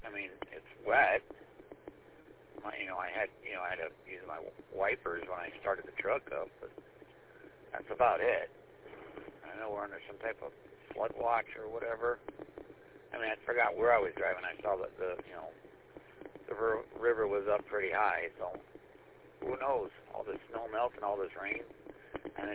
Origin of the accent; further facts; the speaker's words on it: Mount Clemens, Michigan, United States; Yep, growing up in Mount Clemens, that's where everybody went to the hospital if they had to go to the hospital.